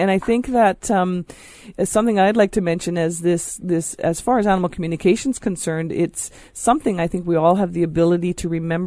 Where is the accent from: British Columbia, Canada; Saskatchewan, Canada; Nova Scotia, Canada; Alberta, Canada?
British Columbia, Canada; Because I'm traveling all over the world and I'm from British Columbia